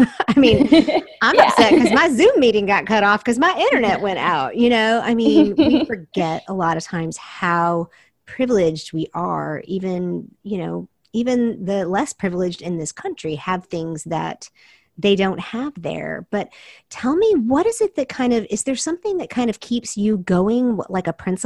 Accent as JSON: {"language": "English", "country": "South Korea", "tie": "born or raised there", "said": "growing up in Korea, we had Konglish, so I totally understand."}